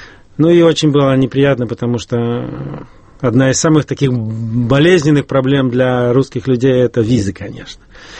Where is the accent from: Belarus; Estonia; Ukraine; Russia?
Russia; moved away; Я лично уехал из России, из Советского Союза примерно 35 лет назад.